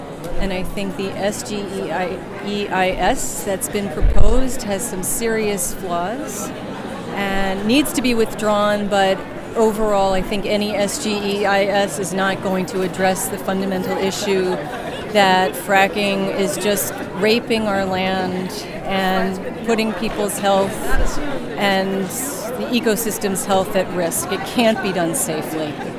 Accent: Woodstock, New York, United States; I'm from Woodstock.

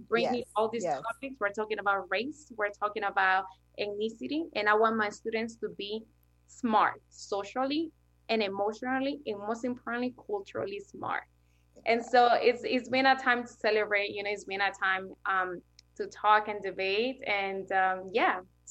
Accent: Queens, New York, United States; I came from Queens, and Queens is very diverse, right? And then I came to Bard.

